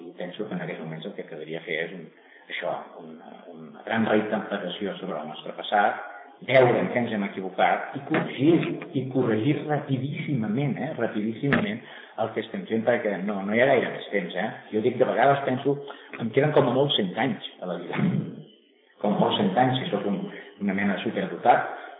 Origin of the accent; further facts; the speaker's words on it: Catalonia, Spain; jo assumeixo que com a català tinc una part de responsabilitat en la conquesta de València